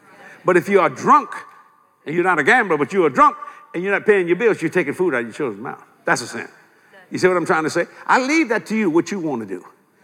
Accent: New Orleans, Louisiana, United States; I was raised on the West Bank of New Orleans, actually in the worst borough of New Orleans, Algiers.

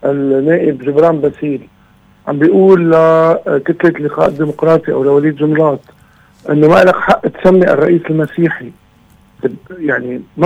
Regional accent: Lebanon; انا نائب لبناني.

